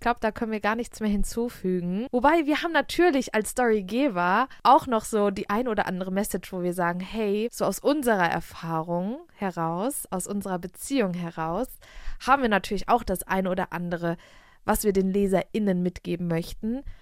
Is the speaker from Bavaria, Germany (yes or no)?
no; Frankfurt, Hesse, Germany; hier in meiner Region, ich komme ja aus der Nähe, aus Frankfurt